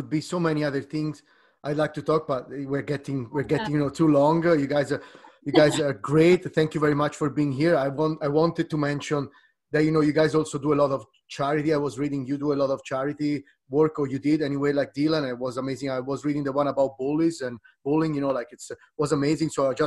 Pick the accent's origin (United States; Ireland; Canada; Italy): Italy; Growing up in Italy, I grew up, you know, like with the little soccer table